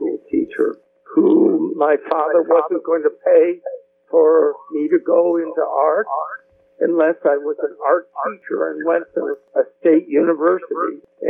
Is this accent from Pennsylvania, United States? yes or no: no; East Cleveland, Ohio, United States; I grew up in East Cleveland, Ohio